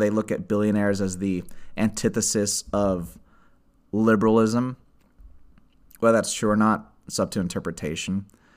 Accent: Austin, Texas, United States; because it shot in my hometown of Austin, and my mom didn't know that I booked it.

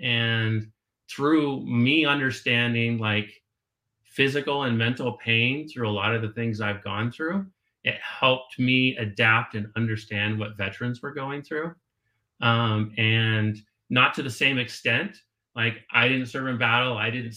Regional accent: Ohio, United States; born there; I was born on Wright-Patterson Air Force Base in Ohio. You know, we moved around quite a bit with my dad being in the military.

